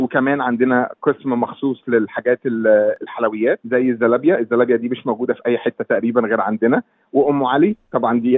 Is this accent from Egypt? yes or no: yes; Egypt; مش لينا إحنا بس كمصريين